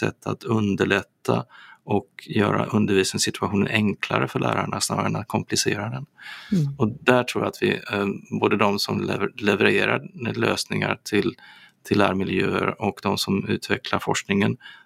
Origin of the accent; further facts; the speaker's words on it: Gothenburg, Västra Götaland County, Sweden; Vi är lite göteborgare i gänget här